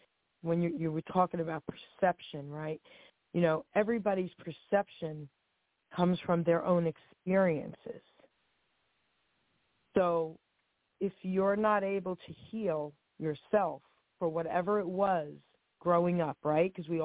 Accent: Long Island City, New York, United States; So when I was a kid growing up in Long Island City, New York, I was this tiny little kid

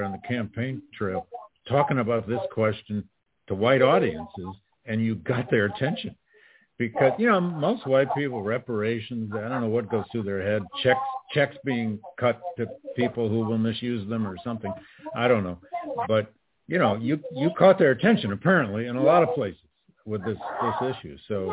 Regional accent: Flint, Michigan, United States; I grew up in Flint, Tom. I grew up in Flint.

